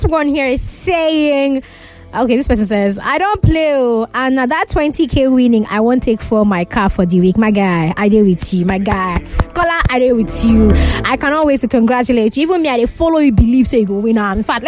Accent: Ibafo, Ogun, Nigeria; from Ibafo.

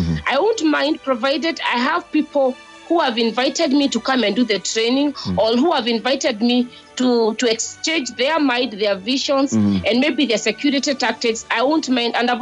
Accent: Kirinyaga County, Kenya; Kirinyaga County, where I come from.

